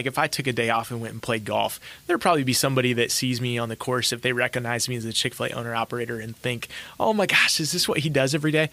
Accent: Nebraska, United States; Like, for example, I grew up in Nebraska. I'm a big Cornhusker fan.

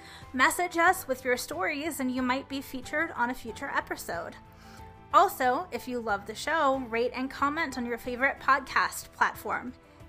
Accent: Ireland; we like, are Irish, so

